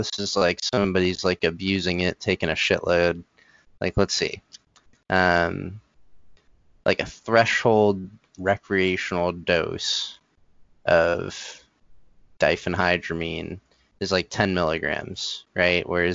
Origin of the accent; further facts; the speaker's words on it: Massachusetts, United States; When I was like younger, I grew up in Massachusetts, cold as fuck.